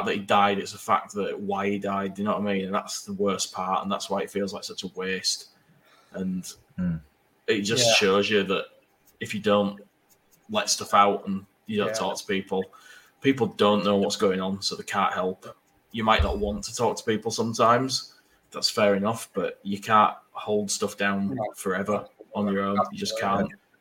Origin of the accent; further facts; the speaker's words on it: Leeds, Yorkshire and the Humber, United Kingdom; I grew up in Leeds because that's where I'm from, like